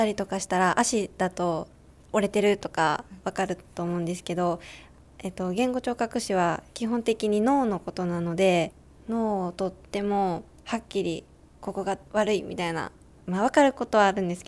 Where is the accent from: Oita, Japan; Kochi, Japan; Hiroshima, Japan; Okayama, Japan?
Kochi, Japan; Niyodogawa; now in Kochi, Japan; 出身は高知県です。仁淀川町の長者っていうところで小さい頃過ごしてて、で高知市の今は鏡っていうところに住んでます。